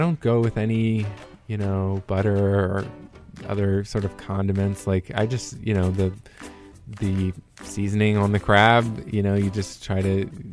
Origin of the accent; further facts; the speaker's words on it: Maryland, United States; Like, I mean, obviously, because I'm from Maryland and not Maine, I don't really eat lobster.